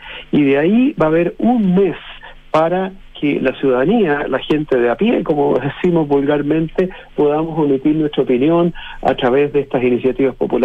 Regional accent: Chile; tenemos como chilenos

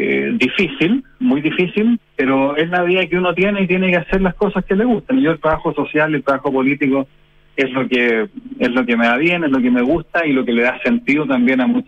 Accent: Chile; also born or lived in Chicago, United States; nací en Chicago, bueno, pero eso es una experiencia circunstancial, porque a los 3 meses de edad ya estaba de vuelta en Chile

